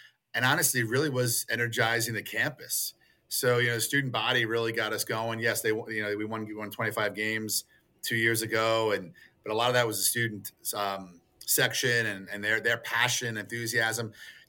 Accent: Queens, New York, United States; being an alum and growing up in Queens is extremely humbling and exciting and personal

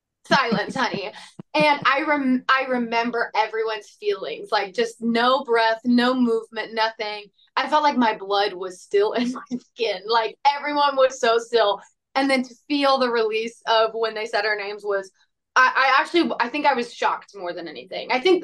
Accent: Mississippi, United States; because I grew up in Mississippi, read the book when I was little, and then in high school we did a play version of The Outsiders

